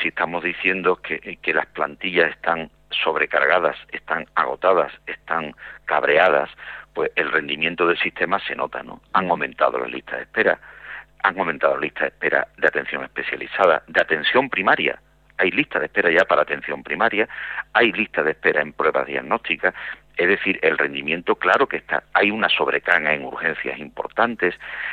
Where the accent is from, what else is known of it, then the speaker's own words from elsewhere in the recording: Andalusia, Spain; nosotros como andaluces tenemos que exigirle a nuestro gobierno